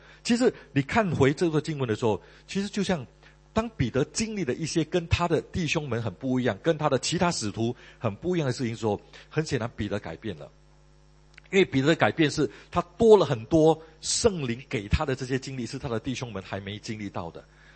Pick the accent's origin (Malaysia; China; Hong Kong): Malaysia; now in Singapore; 因为我那个时候从马来西亚来到新加坡，有一段时期我是住在这个好朋友的家